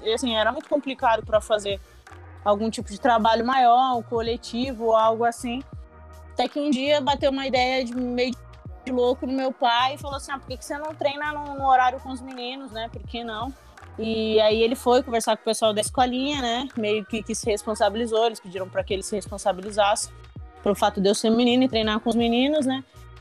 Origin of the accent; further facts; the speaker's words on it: São Luís, Maranhão, Brazil; Eu sou de São Luís do Maranhão. Meus pais, quando eu era bem nova, eles acabaram vindo para São Paulo para trabalhar e eu fui criada pela minha avó.